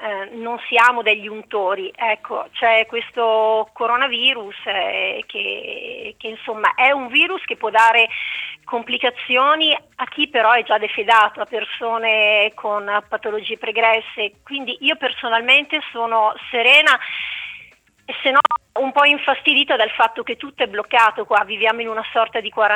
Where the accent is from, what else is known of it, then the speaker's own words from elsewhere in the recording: Bergamo, Lombardy, Italy; sono bergamasca